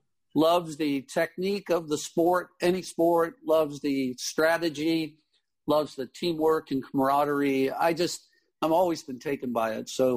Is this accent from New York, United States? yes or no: yes; Utica, New York, United States; moved away as an adult; I was born in Utica, New York. It's part of the Mohawk Valley and the base of the Adirondack Mountains in New York.